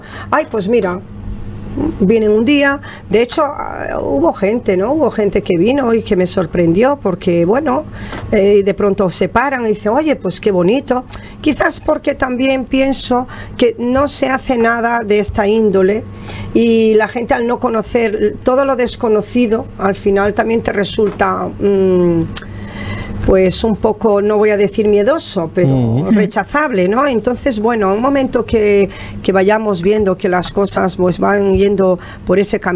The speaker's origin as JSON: {"language": "Spanish", "town": "Moscoso", "region": "Galicia", "country": "Spain", "tie": "born or raised there", "also_born_or_lived": "Brazil", "lives_now": "Fuerteventura, Spain", "said": "En mi pueblo, en Moscoso, que yo me crié en Galicia, yo nací en Brasil, como le he dicho siempre, me crié en Galicia y bueno, estoy triplicada, vivo en Fuerteventura hace 32 años."}